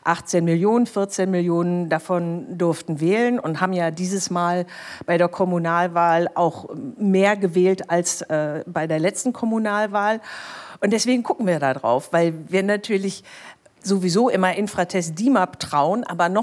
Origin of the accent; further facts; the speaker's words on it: Dortmund, North Rhine-Westphalia, Germany; aber ich komme aus Dortmund und habe dann auch noch am 1. Mai Geburtstag, Tag der Arbeit.